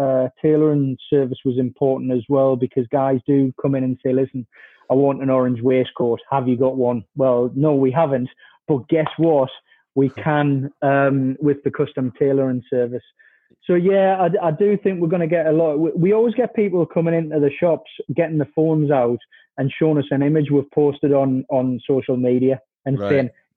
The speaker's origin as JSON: {"language": "English", "town": "Sunderland", "region": "North East England", "country": "United Kingdom", "said": "and I'm from Sunderland."}